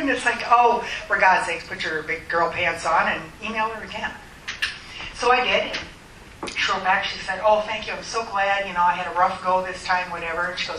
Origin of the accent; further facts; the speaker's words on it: Minneapolis, Minnesota, United States; I'm from Minneapolis.